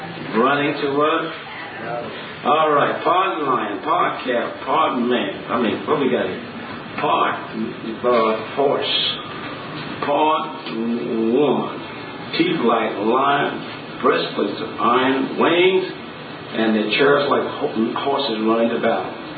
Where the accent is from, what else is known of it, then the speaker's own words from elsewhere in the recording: Florida, United States; honey, we were raised in Florida, and that was not a crocodile, that was an alligator.